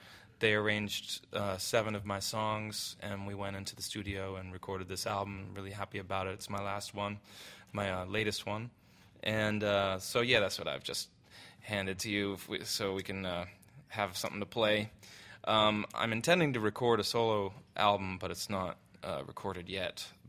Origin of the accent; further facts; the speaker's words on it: Philadelphia, Pennsylvania, United States; Jazz is deep in Philly, and I grew up in Philly, so it's part of, you know, where I come from